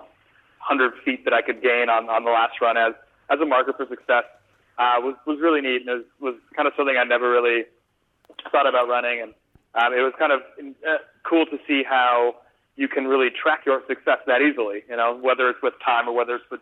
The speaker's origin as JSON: {"language": "English", "town": "Chicago", "region": "Illinois", "country": "United States", "tie": "born or raised there", "said": "one of the biggest asthma attacks I've ever had was doing the mile run in school growing up in Chicago"}